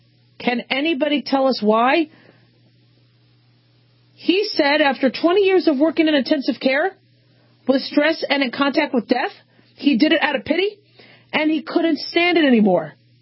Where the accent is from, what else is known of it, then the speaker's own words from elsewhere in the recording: Hollywood, California, United States; born there; And I was born in Hollywood. I was born in Cedars of Lebanon Hospital, which is now Cedars of Sinai. And it was, I love Hollywood.